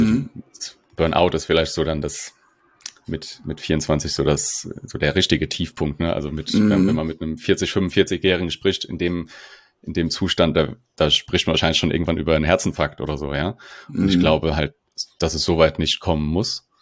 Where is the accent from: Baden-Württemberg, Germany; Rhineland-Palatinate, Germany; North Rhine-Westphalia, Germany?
Rhineland-Palatinate, Germany; Mainz; now in Berlin, Germany; ich bin aus dem Mainzer Raum, bin vor 3 oder knapp 3 Jahren nach Berlin gezogen